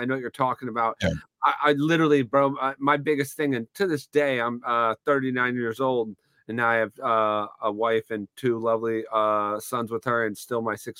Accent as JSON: {"language": "English", "region": "Florida", "country": "United States", "tie": "born or raised there", "said": "We grew up in Polk County, Florida. We got kicked out of the trailer. We moved up here to Hernando County in Brooksville, and we had to live in like these Section 8 apartments, and it was a predominantly black neighborhood."}